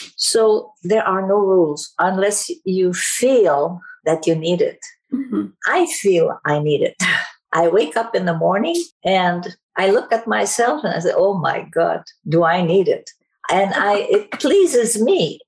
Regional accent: Montreal, Quebec, Canada; I'm from Montreal, and I received this letter from Toronto.

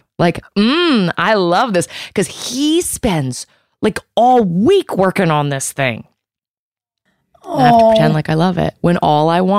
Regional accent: Virginia, United States

